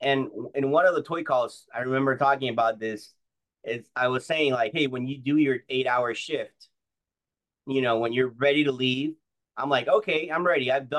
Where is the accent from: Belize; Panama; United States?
Panama; English is a second language; So I am from Panama, Central America. I live in Panama. I'm down here. It's a challenge, to say the least. I'm from down here.